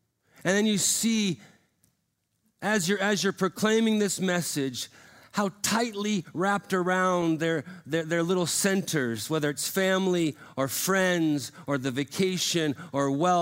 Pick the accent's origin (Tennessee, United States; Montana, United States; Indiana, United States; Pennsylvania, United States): Montana, United States; I mean, I grew up in Montana.